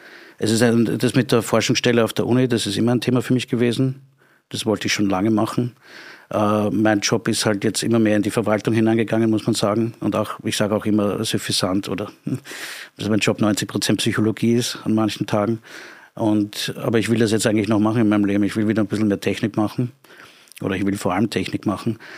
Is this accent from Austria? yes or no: yes; Klosterneuburg, Lower Austria, Austria; also born or lived in Vienna; Ich bin in Wien geboren auch, aber habe immer in Klosternabrück gelebt.